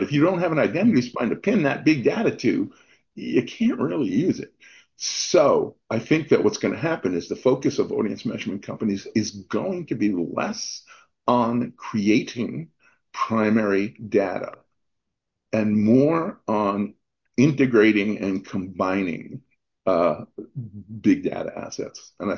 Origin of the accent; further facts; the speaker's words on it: United States; oh, I'm an American, is simply because I believe that the U.S. is somewhat of an anomalous market globally.